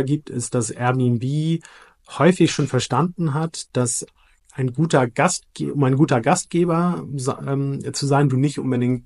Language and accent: German; Hamburg, Germany; now in Berlin, Germany; gebürtiger Hamburger, werde dieses Jahr 40 Jahre alt